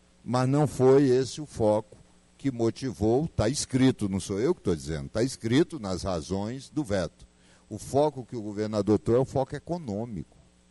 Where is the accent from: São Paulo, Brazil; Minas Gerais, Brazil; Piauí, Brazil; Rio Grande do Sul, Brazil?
Piauí, Brazil; o governador da minha terra, o governador do Piauí